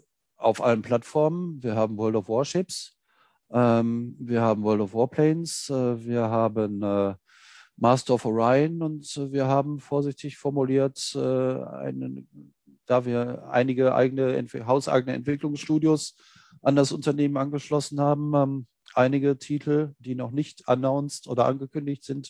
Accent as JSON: {"language": "German", "region": "North Rhine-Westphalia", "country": "Germany", "lives_now": "Berlin, Germany", "said": "dass mir als Ruhrpottler und heutiger Wahlberliner, dass mir dieser Menschenschlag dort drüben einfach total liegt."}